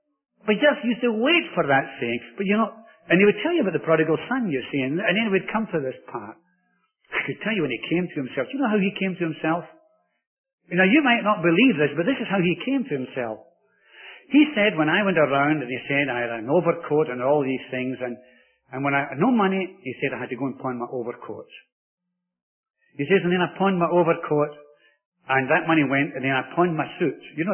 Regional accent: Glasgow, Scotland, United Kingdom; I was brought up in Glasgow. In Scotland, of course, you wouldn't have known that, would you? But I was brought up in Scotland

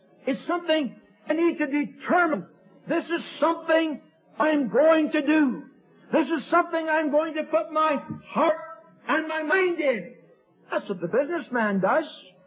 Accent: Kenora, Ontario, Canada; where I was raised in Kenora, Ontario, is a mining district.

